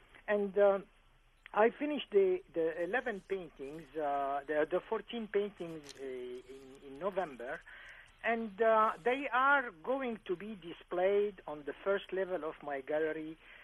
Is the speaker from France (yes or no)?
yes; France; English is a second language; now in Harbor Springs, United States; Yeah, I moved from France to Harbor Springs in 1980, 81, I would say, to be correct.